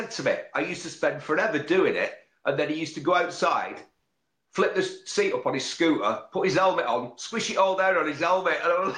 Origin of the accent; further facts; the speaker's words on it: Bury, North West England, United Kingdom; I'm from Bury